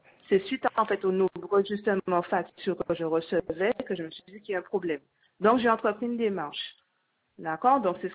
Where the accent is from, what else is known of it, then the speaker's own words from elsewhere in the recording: Guadeloupe, France; Je suis une citoyenne, je suis guadeloupéenne